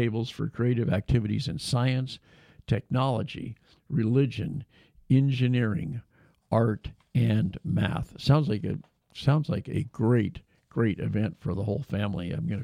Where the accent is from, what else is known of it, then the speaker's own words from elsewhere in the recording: Davis, California, United States; in the city of Davis, my hometown